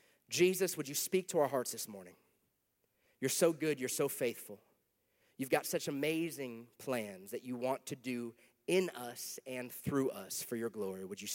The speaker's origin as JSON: {"language": "English", "region": "Florida", "country": "United States", "tie": "born or raised there", "said": "I grew up here in South Florida, and so we would go fishing for brim and sunfish"}